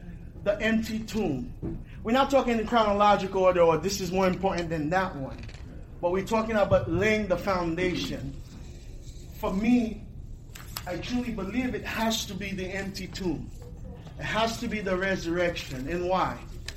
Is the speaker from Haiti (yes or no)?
yes; Haiti; I remember as a kid growing up in Haiti